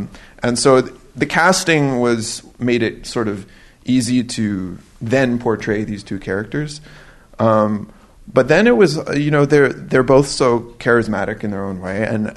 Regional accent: Vancouver, British Columbia, Canada; it's situated in my hometown of Vancouver, which is sort of far away from many of the cultural hubs of North America and Europe.

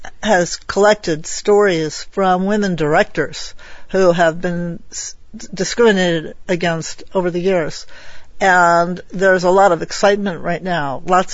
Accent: United States; because I'm an American.

